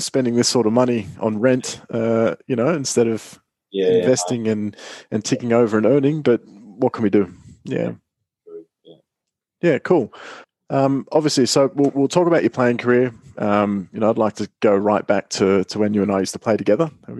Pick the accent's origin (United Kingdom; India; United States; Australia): Australia; Canberra, Australian Capital Territory; Grew up in Canberra. That's, you know, you and I both grew up there together, and we actually used to play together.